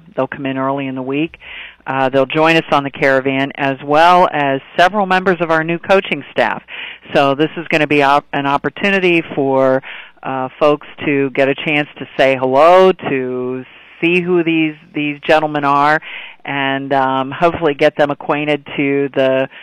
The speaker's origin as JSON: {"language": "English", "town": "Butler", "region": "Pennsylvania", "country": "United States", "tie": "born or raised there", "said": "I grew up in Butler, went to Butler High School, went to Butler County Community College, so still have lots of family that live there"}